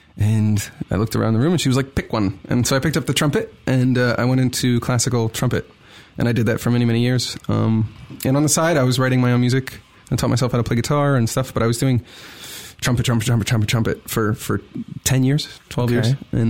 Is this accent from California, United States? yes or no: yes; California, United States; Believe it or not, I come from San Francisco, like a couple hours north of San Francisco